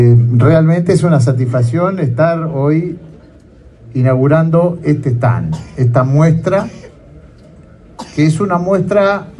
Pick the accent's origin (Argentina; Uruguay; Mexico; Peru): Uruguay; somos pocos los uruguayos